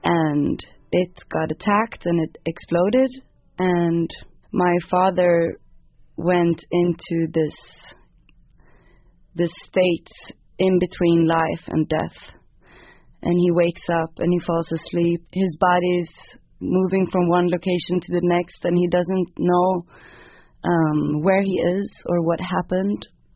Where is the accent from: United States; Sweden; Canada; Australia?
Sweden; growing up in Sweden and feeling rootless.